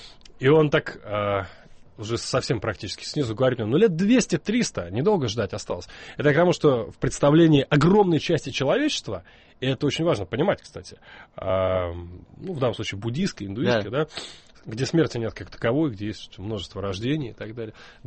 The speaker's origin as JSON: {"language": "Russian", "country": "Russia", "said": "из России"}